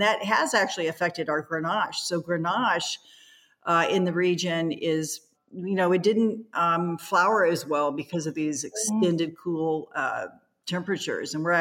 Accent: California, United States; I am from Northern California

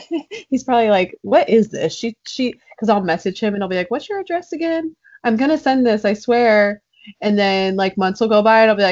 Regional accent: Long Branch, New Jersey, United States; born there; So I was born in Long Branch, and my sister was born in Morristown.

